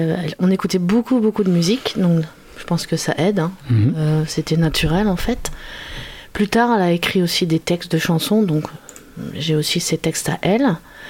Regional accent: La Rochelle, Nouvelle-Aquitaine, France; je viens de La Rochelle.

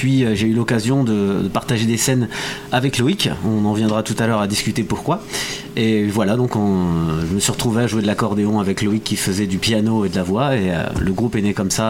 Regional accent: Hauts-de-France, France; À la base, je ne suis pas du tout de l'île de Ré. Je viens du Pas-de-Calais, du nord de la France, donc.

